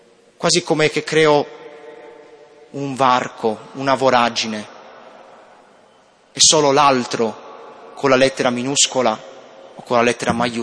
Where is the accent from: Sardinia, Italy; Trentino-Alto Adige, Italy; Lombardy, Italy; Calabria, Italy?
Sardinia, Italy; accent: Sardinian; per il mio accento sardo